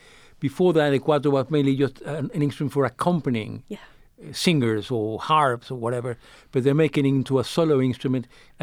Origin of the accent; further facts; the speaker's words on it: Vicksburg, Mississippi, United States; born there; I was born in Vicksburg. My grandfather worked at the mill